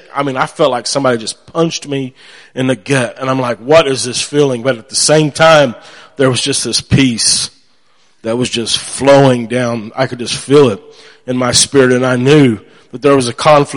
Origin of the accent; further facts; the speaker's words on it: United States; We are from Davis County area. Grew up there, went to school at Pleasant View Mennonite School.